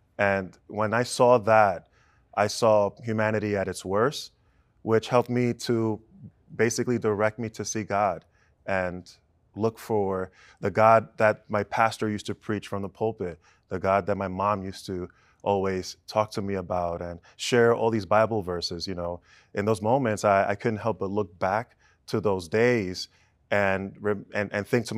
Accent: New York City, New York, United States; One, I grew up in Washington Heights, Upper Manhattan, which today is known as the Little Dominican Republic.

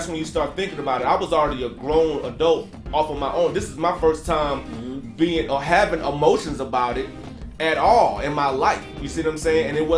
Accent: Baltimore, Maryland, United States; born there; We were born in Baltimore, moved here back in 87.

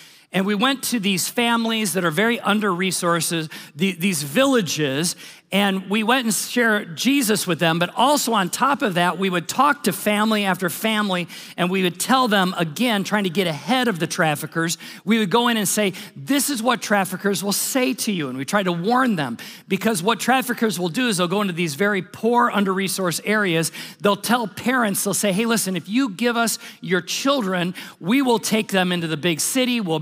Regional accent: United States; and was very humbling as an American

